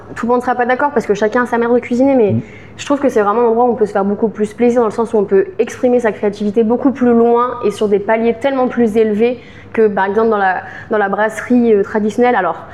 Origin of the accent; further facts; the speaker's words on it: Saint-Marcellin, Auvergne-Rhône-Alpes, France; Alors de Chartreuse pas tout à fait, mais moi je suis originaire de Saint-Marcellin, donc je suis pas très loin.